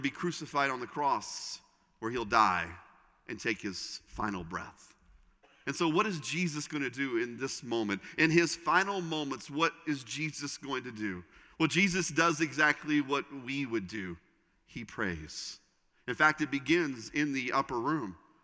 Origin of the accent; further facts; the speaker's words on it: Indiana, United States; I grew up in Indiana. It's in my blood.